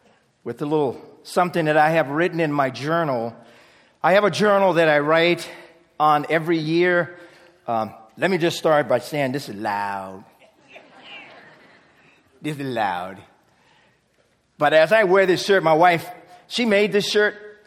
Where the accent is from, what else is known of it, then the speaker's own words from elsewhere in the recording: Newport News, Virginia, United States; when I grew up in Virginia and Newport News. And we call that the South, but we don't call it the Deep South.